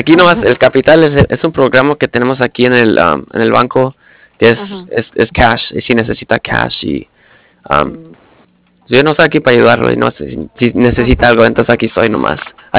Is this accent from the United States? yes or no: yes; San Pedro, California, United States; also born or lived in Los Angeles / Bakersfield; Pues soy de Los Ángeles y de San Pedro. Uh-huh. ¿Sí has escuchado de San Pedro, California?